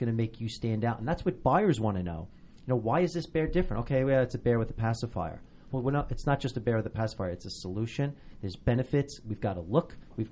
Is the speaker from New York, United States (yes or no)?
yes; New York, United States; I grew up in New York and on Long Island